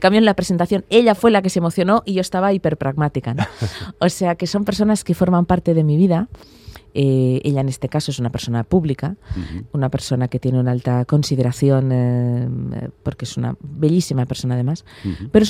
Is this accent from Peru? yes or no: no; Basque Country, Spain; para mí Euskadi es mi tierra, es mi casa.